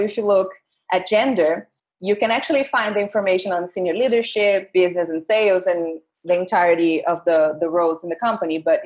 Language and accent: English; Brazil; I already said that I'm from Brazil and I work for a digital bank.